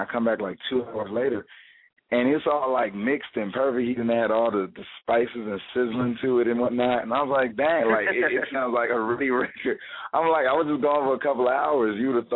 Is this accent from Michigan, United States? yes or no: yes; Detroit, Michigan, United States; now in Los Angeles, United States; I'm an artist from Detroit. Alternative hip-hop, R&B, everything. It's been just a great journey. I'm out in L.A. now, and everything's been going pretty good. I can't complain. Raised in Detroit